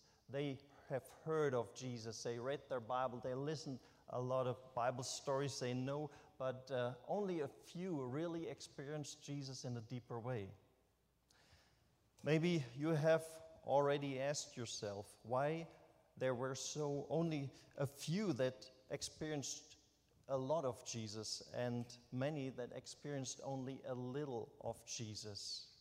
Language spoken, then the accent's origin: English; Germany; I was raised in the Lutheran church because we have in our village a Lutheran church, and that's how it was in Germany.